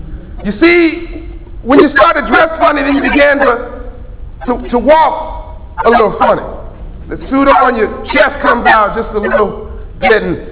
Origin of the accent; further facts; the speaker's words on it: Compton, California, United States; I grew up in Compton, California, South Central LA. So I'm in Compton, I'm 10 years old